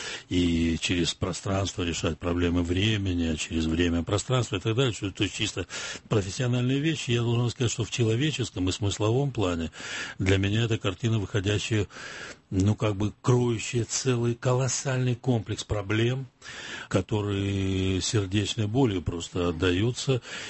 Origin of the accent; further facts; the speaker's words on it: Kharkiv, Kharkiv Oblast, Ukraine; я родом из Харькова